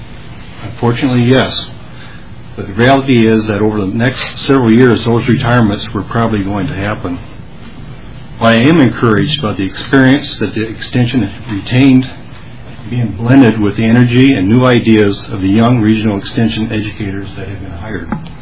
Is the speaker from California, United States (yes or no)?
no; Iowa, United States; now in Minnesota, United States; I grew up in Iowa, moved to Minnesota in 1987.